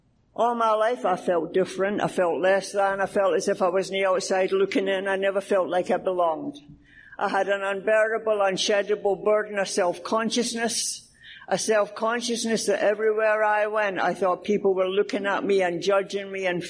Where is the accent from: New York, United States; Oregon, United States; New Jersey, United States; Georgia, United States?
New Jersey, United States; You probably heard I'm not from Canada. Mary Beth wanted me to talk a little bit more Jersey, but I don't know how to do it.